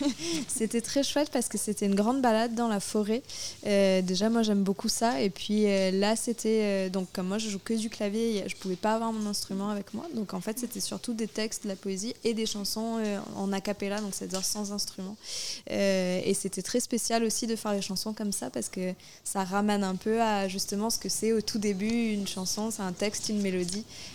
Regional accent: Mauritius; à l'île Maurice d'où je viens, on a la chance d'avoir plusieurs langues comme langue maternelle. Moi, ma langue maternelle, c'est le français, mais j'ai aussi grandi avec le créole mauricien et avec l'anglais.

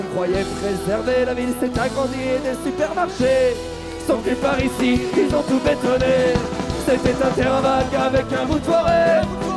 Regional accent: Grenoble, Auvergne-Rhône-Alpes, France; on vient de Grenoble

